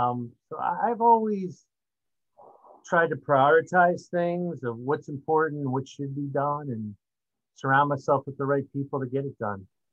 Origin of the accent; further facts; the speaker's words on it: East Brunswick, New Jersey, United States; But I grew up in East Brunswick